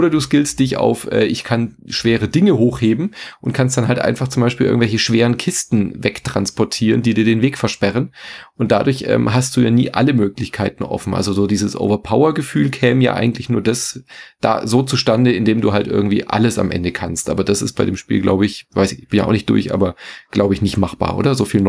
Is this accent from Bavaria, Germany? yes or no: no; Freiburg, Baden-Württemberg, Germany; was ich eine sehr geile Idee finde als Freiburger